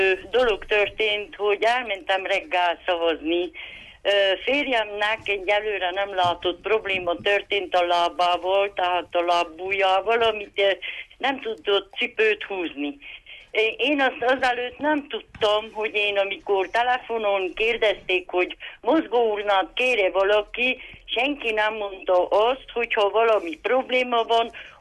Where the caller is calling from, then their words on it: Târgu Secuiesc, Covasna, Romania; Nemegyéből vagyok, Kézivásárhelyről.